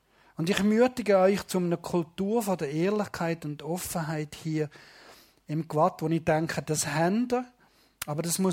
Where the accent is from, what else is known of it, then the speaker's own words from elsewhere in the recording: Switzerland; ich bin Schweizer Pastor